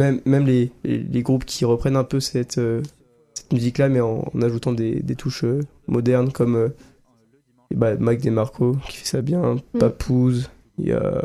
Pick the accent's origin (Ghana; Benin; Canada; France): France; Saint-Nazaire, Pays de la Loire; je faisais déjà de la musique avant, à Saint-Nazaire, ma ville natale.